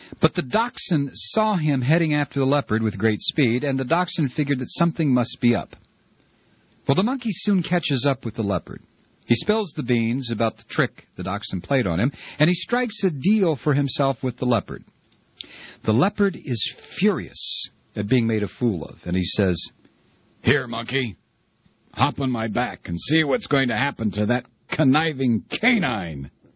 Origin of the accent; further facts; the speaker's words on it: Toledo, Ohio, United States; I was brought up in Toledo, Ohio, so we had the Cleveland Indians, Detroit Tigers, Chicago White Sox, and Chicago Cubs close by.